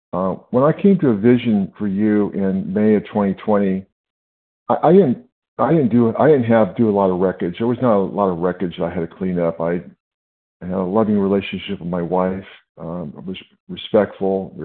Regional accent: California, United States; I'm from California.

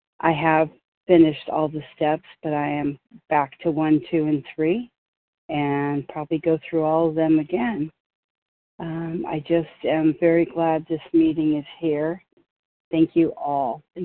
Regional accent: California, United States; I'm from Northern California

